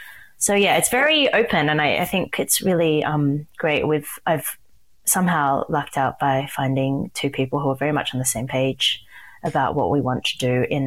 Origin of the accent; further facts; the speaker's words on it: Sydney, New South Wales, Australia; I was born and raised in Sydney. I am a first generation Chinese to Malaysian born parents.